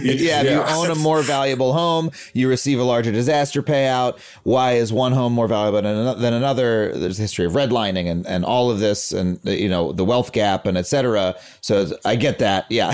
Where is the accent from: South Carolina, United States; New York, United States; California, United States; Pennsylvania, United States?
New York, United States; I mean, I grew up on Long Island